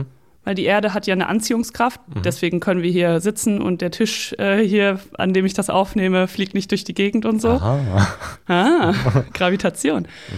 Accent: Hungary; ich wollte noch meinen ungarischen Kollegen anrufen, weil ich komme aus Ungarn.

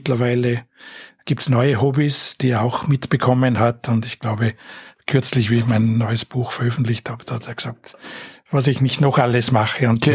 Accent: Trentino-Alto Adige, Italy; moved away as an adult; also born or lived in Vienna; now in Pressbaum, Austria; Ich bin am Bergbauernhof in Südtirol aufgewachsen, bin dann zum Studium nach Wien gekommen und eben irgendwann jetzt im Pressbaum gelandet.

